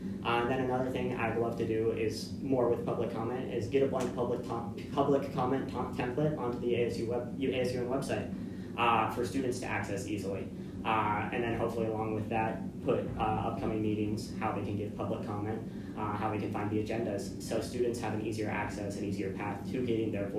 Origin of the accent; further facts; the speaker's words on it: Reno, Nevada, United States; Born and raised in Reno, I'm a first-year student.